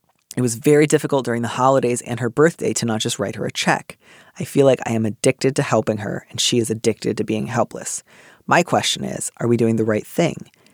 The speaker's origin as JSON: {"language": "English", "region": "Midwest", "country": "United States", "tie": "born or raised there", "said": "I grew up in the Midwest."}